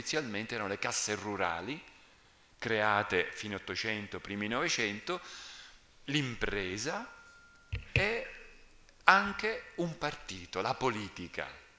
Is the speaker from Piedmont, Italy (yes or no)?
no; Alcamo, Sicily, Italy; io vengo da Alcamo, al mio paese un prete ha fondato la cassa rurale a fine 800.